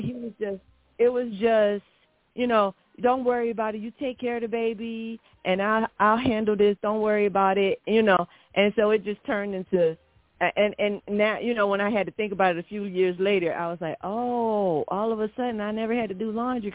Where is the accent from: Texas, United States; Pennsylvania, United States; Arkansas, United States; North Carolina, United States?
Arkansas, United States; Little Rock; I'm from Little Rock, Arkansas. I'm chill, low key.